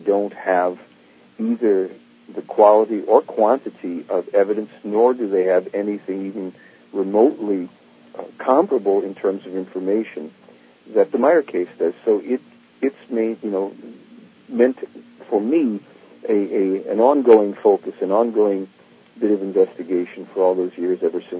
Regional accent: United States; Well, ever since I was a kid growing up in America, I was interested in, you know, space stories and things.

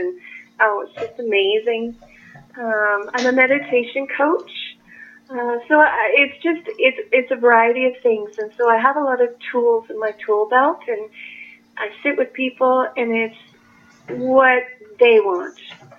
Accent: Keremeos, British Columbia, Canada; now in Vernon, Canada; When I was a child, I grew up in the Carameas area, and now I'm close by. I'm in Vernon

